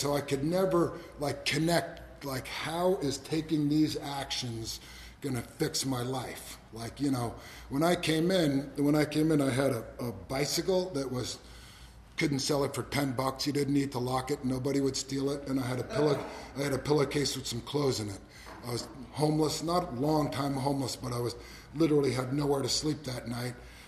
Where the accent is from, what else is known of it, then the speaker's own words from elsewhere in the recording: New Jersey, United States; I grew up in Northeast New Jersey, Bergen County. I'm the youngest of six kids. I got four older brothers, one older sister.